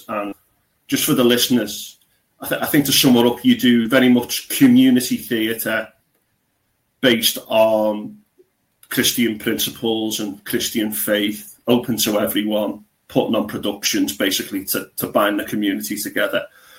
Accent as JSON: {"language": "English", "town": "Bootle", "region": "North West England", "country": "United Kingdom", "said": "I'm from Bootle originally, but I was living in Formby at the time."}